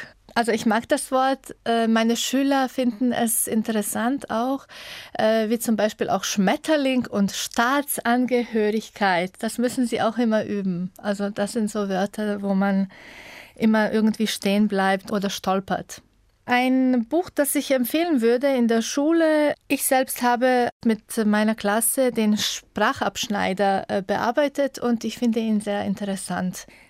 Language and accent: German; Bosnia & Herzegovina; German is a second language; also born or lived in Munich, Germany; Ich komme aus Bosnien und Herzegowina. Ich bin 1982 in München geboren.